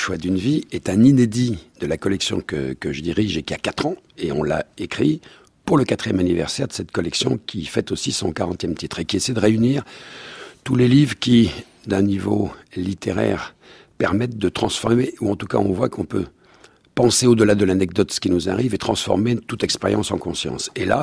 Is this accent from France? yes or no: yes; France; pas parce que je suis français